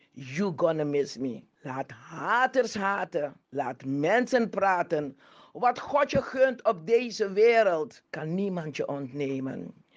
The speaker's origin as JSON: {"language": "Dutch", "country": "Suriname", "tie": "born there", "said": "Suriname, mijn geboorteland. Een land waarop ik trots ben."}